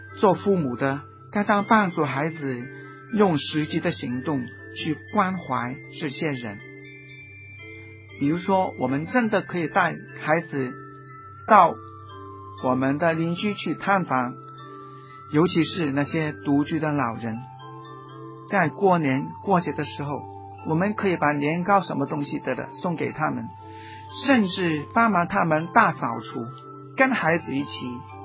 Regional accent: Hong Kong; 什么时候我们香港人、我们中国人、我们广大的同胞都能够享有这些最起码的权利呢？

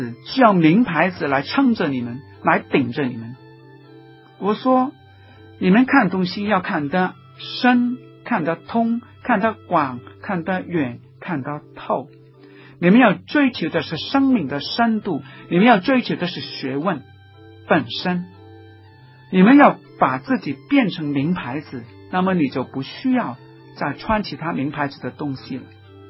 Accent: Hong Kong; 我们香港人有时说

